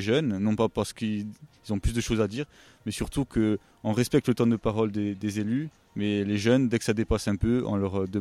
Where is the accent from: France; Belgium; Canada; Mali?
France; Bastia, Corsica; donc je viens de Bastia